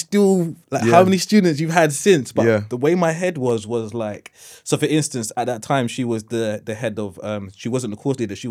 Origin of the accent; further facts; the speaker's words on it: London, United Kingdom; Despite the fact that all the best schools were in London and I'm from London, I was like, I just need to get out a little bit.